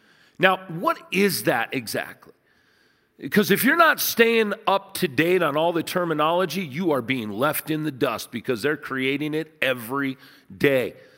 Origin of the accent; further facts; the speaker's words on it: United States; Now, I'm Native American. My grandfather was Osage County Sheriff. I mean, we're Osage Quapaw Indian from my mom's side.